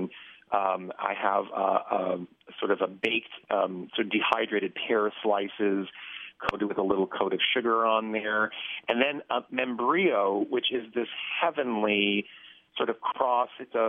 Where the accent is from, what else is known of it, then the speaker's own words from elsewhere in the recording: Los Angeles, California, United States; You know, my family were dancers and artists and very influenced by other cultures, especially growing up in Los Angeles.